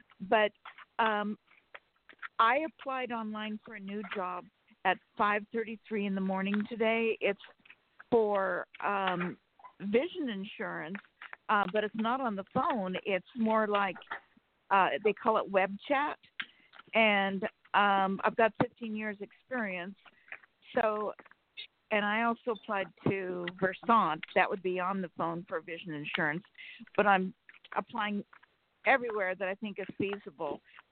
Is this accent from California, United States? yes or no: yes; Sacramento, California, United States; from California.